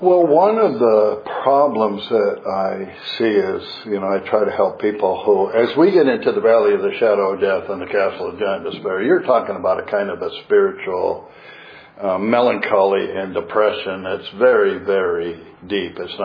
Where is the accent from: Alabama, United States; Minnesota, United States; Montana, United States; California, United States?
Montana, United States; You have to remember, New York City is 10,000 times bigger than the city that I grew up in Montana.